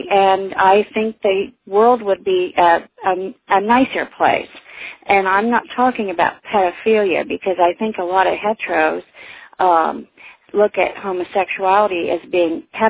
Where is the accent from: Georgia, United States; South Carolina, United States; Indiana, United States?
South Carolina, United States; also born or lived in Philadelphia; I was born in Philadelphia. Oh, yeah? Well, yes, but I lived in South Carolina most of my life.